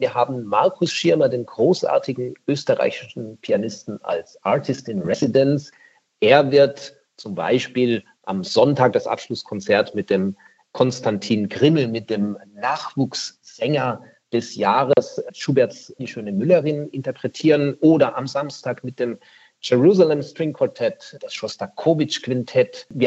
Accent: Baden-Württemberg, Germany; ist für mich was Besonderes natürlich, ein Festival ausrichten zu dürfen in meiner Heimatregion. Und Ochsenhausen

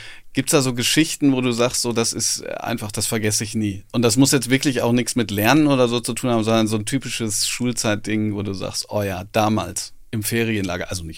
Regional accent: North Rhine-Westphalia, Germany; ich komme halt aus dem Ruhrgebiet, ne? Ja. Da fängt man ja fast jeden Satz mit Hör mal.

